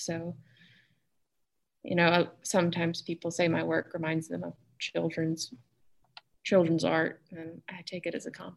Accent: Jackson, Mississippi, United States; also born or lived in Baton Rouge; And I was born in Baton Rouge, and then we moved to Jackson around the year 2000. So yeah, I grew up kind of between two places.

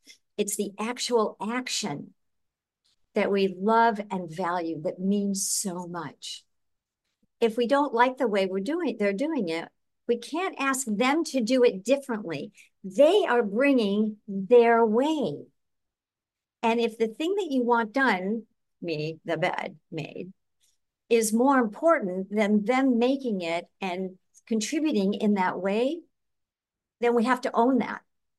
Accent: Chicago, Illinois, United States; growing up in Chicago and living in the desert for many, many, many years, and now living in the tropics

